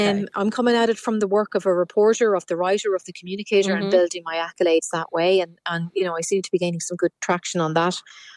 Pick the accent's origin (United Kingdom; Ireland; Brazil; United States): Ireland; Dundalk, Leinster; I grew up in Dundalk and, you know, wanted a boyfriend.